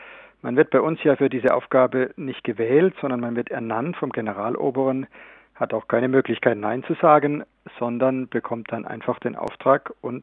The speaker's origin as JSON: {"language": "German", "town": "Freiburg", "region": "Baden-Württemberg", "country": "Germany", "said": "Ich stamme aus Freiburg und war nach dem Abitur zunächst im Priesterseminar dort 2 Jahre"}